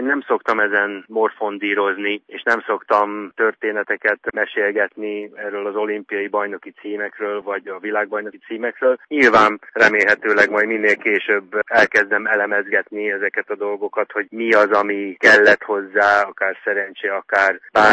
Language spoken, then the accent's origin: Hungarian; Vác, Pest, Hungary; mindketten váciak vagyunk, Vácról indultunk.